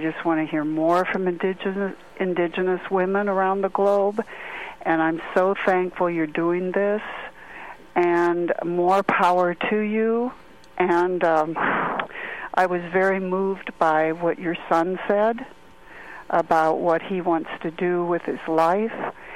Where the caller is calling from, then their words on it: Oakland, California, United States; Yes, I'm calling from Oakland.